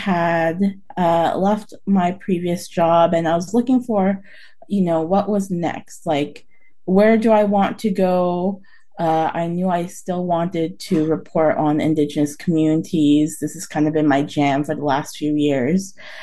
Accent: North Dakota, United States; So I came from North Dakota out here

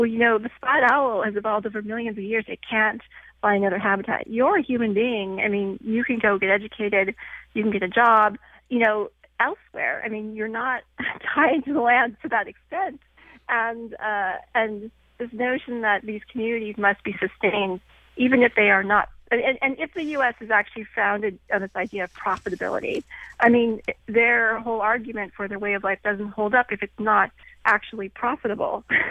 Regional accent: Pacific Northwest, United States; also born or lived in Cleveland, United States; I grew up here actually in the Pacific Northwest. My family left Cleveland when I was a preschooler.

